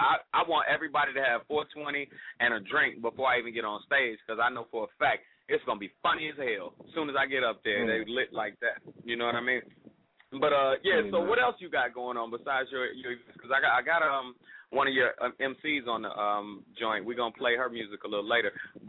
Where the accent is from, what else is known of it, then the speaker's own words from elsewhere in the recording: Miami, Florida, United States; also born or lived in Chicago; but I was raised in Miami, born in Chicago